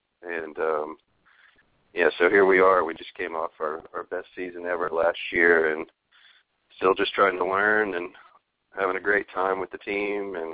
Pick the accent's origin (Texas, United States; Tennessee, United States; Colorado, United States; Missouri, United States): Tennessee, United States; Jackson; Well, I grew up just outside of Memphis, actually, in Jackson, Tennessee.